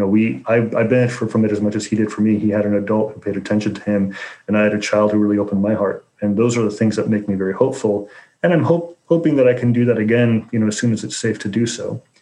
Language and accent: English; Chicago, Illinois, United States; I'm from Chicago originally, so we have all sorts of jokes about how voting happens there.